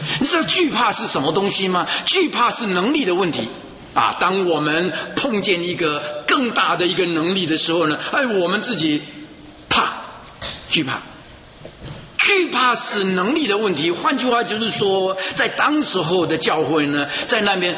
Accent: China; 假如照着我们中国人说，万事都什么最难呢？开头难嘛，对不对？

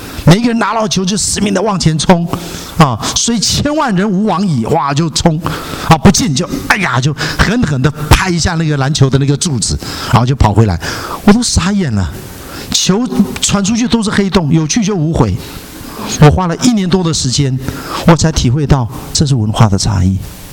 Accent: Taiwan; now in United States; 我从台湾来，我可以非常确定，一个台湾土生土长长大的人，他完全无法了解老美的思想

